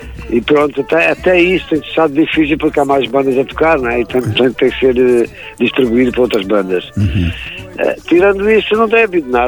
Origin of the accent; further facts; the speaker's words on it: Angola; moved away; quando vim de Angola não tinha nada.